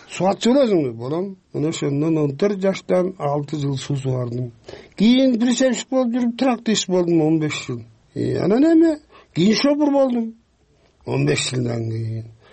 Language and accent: Kyrgyz; Sokuluk, Chuy Region, Kyrgyzstan; А негизи эжемдин колунда өстүм сокулукта 6 жыл.